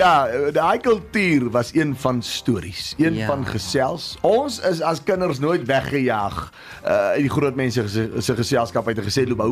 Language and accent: Afrikaans; Redelinghuis, Western Cape, South Africa; Ek het groot geword in die Sandveld distrik in die Weskus wêreld, 'n dorpie met die naam van Redelinghuis. Klein dorpie tussen Paketberg en Elandsbaai.